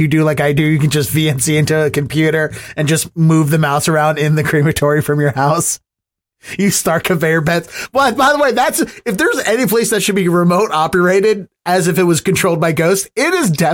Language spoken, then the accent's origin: English; Baltimore, Maryland, United States; No, it's because I'm from Baltimore and I love Edgar Allan Poe